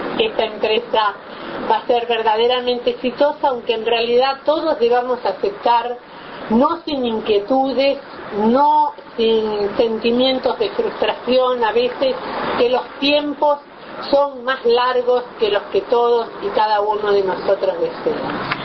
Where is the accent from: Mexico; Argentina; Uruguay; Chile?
Uruguay; un orgullo como uruguaya